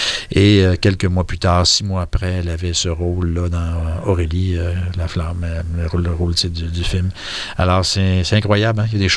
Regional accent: Victoriaville, Quebec, Canada; Moi, je viens d'Arthabasca, Victoriaville, en fait.

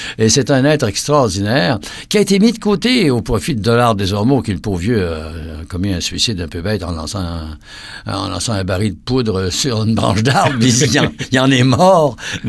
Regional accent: Montreal, Quebec, Canada; comme moi, je viens de Villemar-Saint-Henri, tout ça, sud-ouest de Montréal, et puis on n'avait pas beaucoup d'argent.

